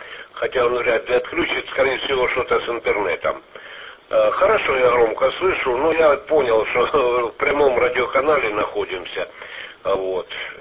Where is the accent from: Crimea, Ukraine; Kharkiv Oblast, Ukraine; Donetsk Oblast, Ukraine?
Donetsk Oblast, Ukraine; Horlivka; Я не из Днепропетровска, я с ДНР, прием.